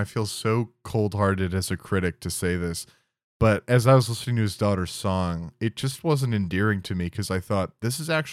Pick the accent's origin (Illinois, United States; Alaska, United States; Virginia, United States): Illinois, United States; Chicago; I am a Chicagoan, born and raised. I don't live in Chicago anymore